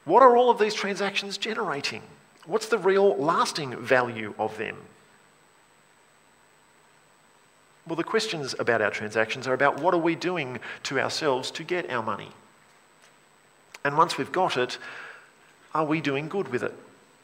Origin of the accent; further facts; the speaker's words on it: Australia; Now, as Australian Christians, we want to follow Jesus and we want to be in the kingdom of God